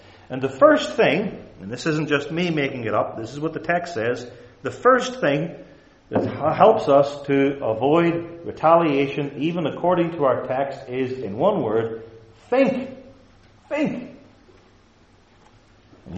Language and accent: English; Stewartstown, Northern Ireland, United Kingdom; I'm from Stuartstown, so I can use anybody else's terms too.